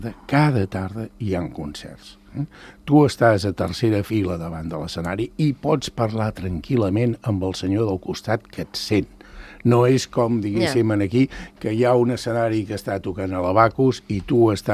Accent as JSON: {"language": "Catalan", "town": "Sant Cugat del Vallès", "region": "Catalonia", "country": "Spain", "tie": "born or raised there", "said": "jo sóc de Sant Cugat i, per tant, diguéssim, visc on no s'ha viscut sempre."}